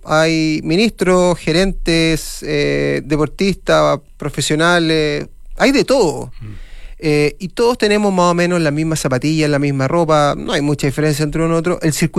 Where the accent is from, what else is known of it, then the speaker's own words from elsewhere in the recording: Santiago, Santiago Metropolitan Region, Chile; los que somos santiaguinos tenemos condiciones muy favorables para hacer deporte